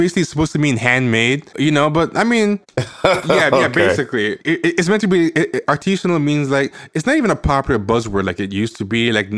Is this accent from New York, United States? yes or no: yes; Brooklyn, New York, United States; Because one thing I remember growing up in New York